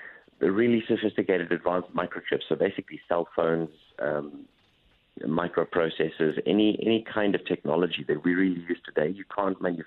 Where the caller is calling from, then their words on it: Johannesburg, Gauteng, South Africa; I'm calling you from Johannesburg.